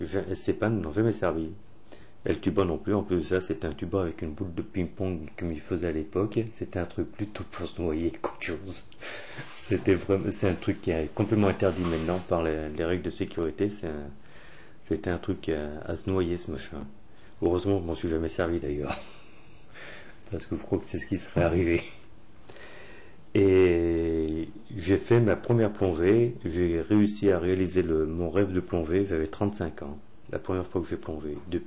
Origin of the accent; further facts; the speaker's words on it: Villeurbanne, Auvergne-Rhône-Alpes, France; ils ont fait tous les magasins de Lyon et de Villeurbanne, parce qu'on est de Villeurbanne